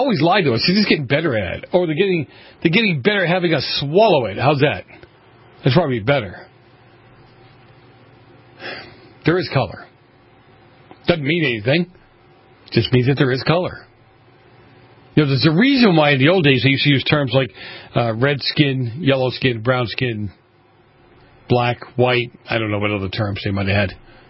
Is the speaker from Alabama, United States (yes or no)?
no; Boston, Massachusetts, United States; growing up in Boston in the 70s, in the north end of Boston. And you look at the people, a proud people, a hardworking people, but very poor people.